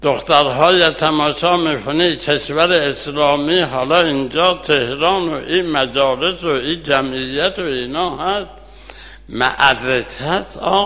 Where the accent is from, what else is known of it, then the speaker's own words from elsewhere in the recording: Kermanshah, Iran; نهایت از شهر خودم کرمانشاه به دیدن بستروان آمدم